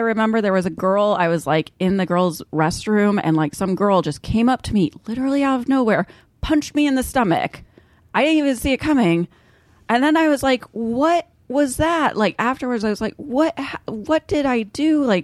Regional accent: Kansas, United States; the weird thing about growing up in Kansas is that, you know, Kansas makes headlines every couple of years or so

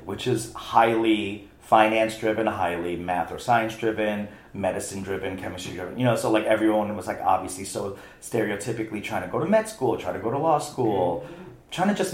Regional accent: New York City, New York, United States; I guess growing up in New York City, I didn't think of it as anything different.

